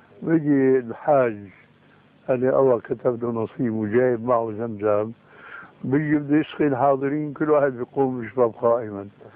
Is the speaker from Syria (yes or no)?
yes; Syria; بسموه عندنا بالشام برزان